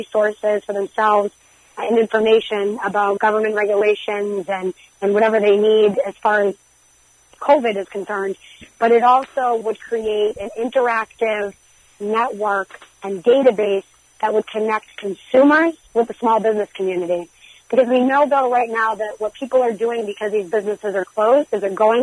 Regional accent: Massachusetts, United States; And I'm just so thankful to have been born and raised in the Merrimack Valley and to be able to serve this amazing community.

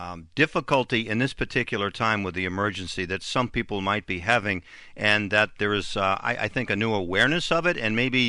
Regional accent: Gloucester, Massachusetts, United States; Certainly, I'm from Gloucester

